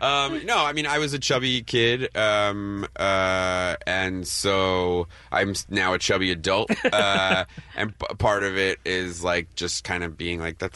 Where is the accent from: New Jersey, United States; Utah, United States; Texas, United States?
New Jersey, United States; I remember one of the things that was so vividly burned into when I was growing up in Jersey was that like you would meet white people who liked you because you were eventually going to bring the Messiah.